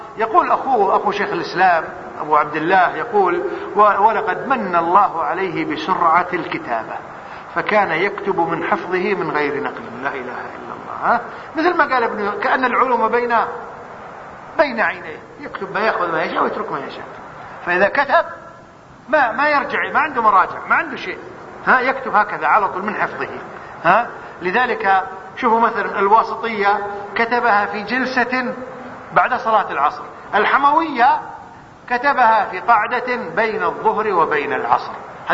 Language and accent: Arabic; Kuwait; حتى عندنا في الكويت